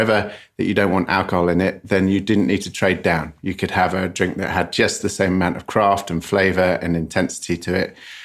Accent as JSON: {"language": "English", "region": "England", "country": "United Kingdom", "lives_now": "Los Angeles, United States", "said": "as an English person who lives in Los Angeles"}